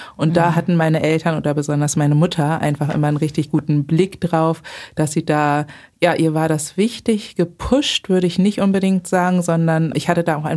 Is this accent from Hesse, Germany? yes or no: no; Eidelstedt, Hamburg, Germany; also born or lived in Barmbek; aufgewachsen bin ich tatsächlich in Eidelstedt und geboren wurde ich in Barmbek. Und da wohnte ich nur, glaube ich, so die ersten 2, 3 Jahre meines Lebens.